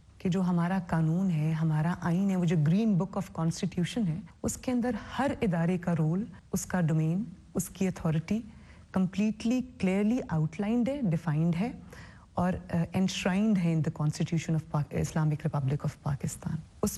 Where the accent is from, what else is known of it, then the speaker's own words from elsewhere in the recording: Pakistan; मैं साथ साथ एक पाकिस्तानी हूँ